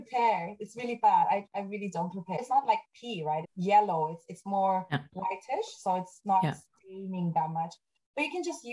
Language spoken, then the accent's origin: English; Germany; also born or lived in Afghanistan; coming from Afghanistan, growing up in Germany, now being in Japan